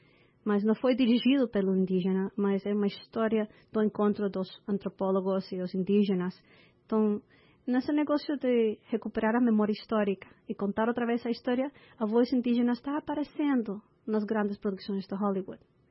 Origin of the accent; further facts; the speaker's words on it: Chile; Portuguese is a second language; now in United States; O meu português vem da capoeira e de meu amor pelo cinema brasileiro e pela samba. Eu sou chilena, comecei a capoeira em 96